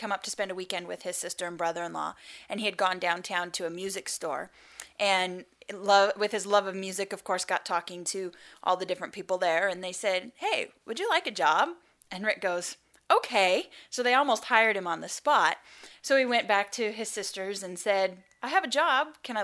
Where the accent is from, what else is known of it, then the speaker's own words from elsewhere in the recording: Tigard, Oregon, United States; The church that I grew up in Tigard